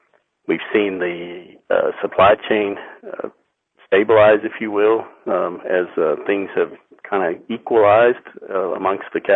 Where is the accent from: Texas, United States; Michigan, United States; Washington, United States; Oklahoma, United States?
Texas, United States; Well, born and raised in the Texas Panhandle, farming and ranching east of Amarillo and Carson County predominantly.